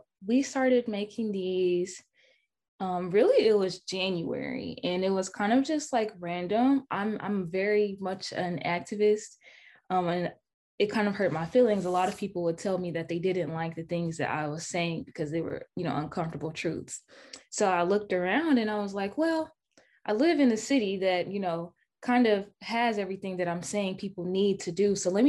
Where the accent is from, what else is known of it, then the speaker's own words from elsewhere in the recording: Hot Springs, Arkansas, United States; I'm from Hot Springs.